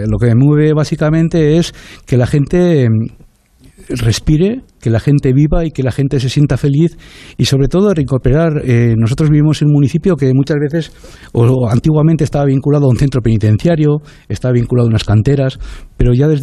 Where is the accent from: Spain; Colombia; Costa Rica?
Spain; Falces, Navarre; yo también soy de fuera, yo soy navarro, yo soy de Falces